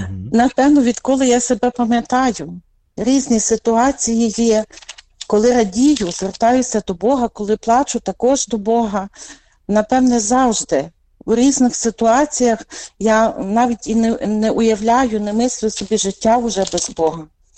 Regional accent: Romashivka, Ternopil Oblast, Ukraine; Я родом із Чортківського району, села Ромашівки.

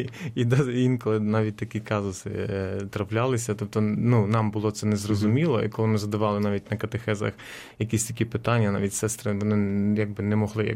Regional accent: Zhytomyr, Zhytomyr Oblast, Ukraine; я походжу з Житомира, і Житомир має таку певну славу католицької церкви. в Україні.

